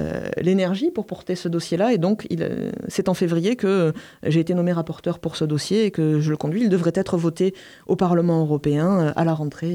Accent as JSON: {"language": "French", "town": "Montpellier", "region": "Occitanie", "country": "France", "said": "Vous savez, je suis montpelliéraine, je représente le Sud-Ouest"}